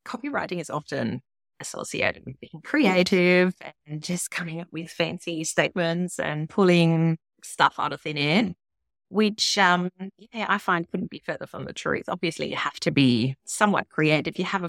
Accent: Germany; English is a second language; moved away as an adult; now in Australia; I am originally from Germany, so I'm at the halfway mark. I'm just beyond 40. So I've lived in Australia for 20 odd years and grew up my first 20 years in Germany, hence the accent I can't shake.

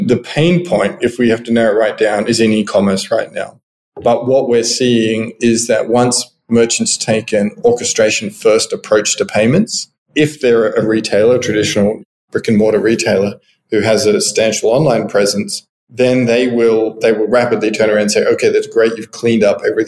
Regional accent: Tasmania, Australia; I'm a left-handed homeschooled Tasmanian. So I was born in Tasmania, which is an island off the coast of Australia.

